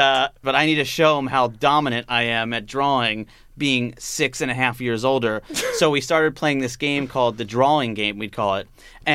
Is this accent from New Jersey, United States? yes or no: yes; Cherry Hill, New Jersey, United States; We are from Cherry Hill, New Jersey, which is outside of Philadelphia